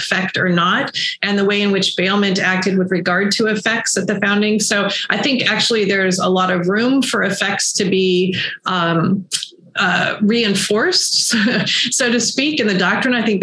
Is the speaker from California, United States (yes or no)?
yes; California, United States; I grew up in California in the 80s. There were no double-decker buses.